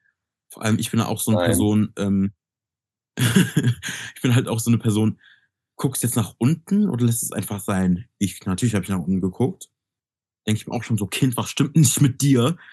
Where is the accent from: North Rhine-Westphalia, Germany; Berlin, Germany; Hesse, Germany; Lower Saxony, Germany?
North Rhine-Westphalia, Germany; Bottrop; also ich bin ja aus Bottrop, ne?